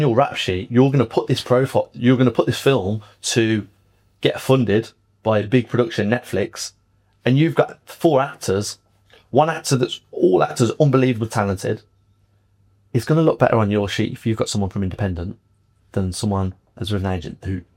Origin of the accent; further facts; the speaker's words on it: Birmingham, West Midlands, United Kingdom; Like, and I'm a boxer from Birmingham, and I've never been seen for any fight or boxing thing through that avenue.